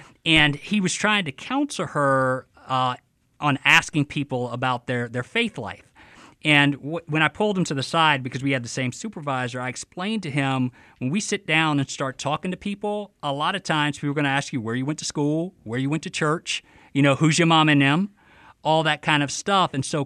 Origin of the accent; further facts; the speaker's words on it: Alabama, United States; sometimes when we're not here, people don't recognize my accent and they don't think that I'm from Alabama.